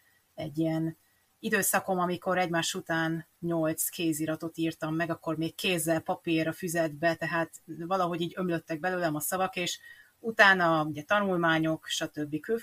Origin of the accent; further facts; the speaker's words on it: Kapuvár, Győr-Moson-Sopron, Hungary; én Rábaközből származom, Kapuvárról